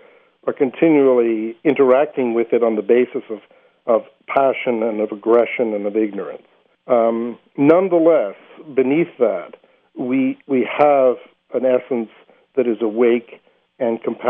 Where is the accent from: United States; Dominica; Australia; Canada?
Canada; I'm a Canadian. We have our own neuroses.